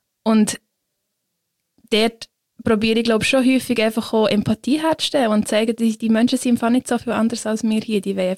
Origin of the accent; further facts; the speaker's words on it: Switzerland; ich bin unfassbar privilegiert als Schweizerin